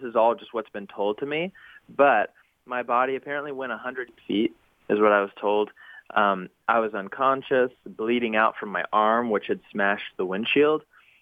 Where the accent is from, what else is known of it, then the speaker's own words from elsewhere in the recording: Knoxville, Tennessee, United States; And it was in my hometown of Knoxville, Tennessee.